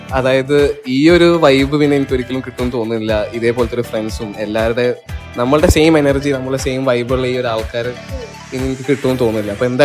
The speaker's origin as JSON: {"language": "Malayalam", "town": "Malappuram", "region": "Kerala", "country": "India", "said": "അപ്പം ഞാൻ മലപ്പുറത്തുനിന്നാണ് ശരിക്കും വരുന്നത്."}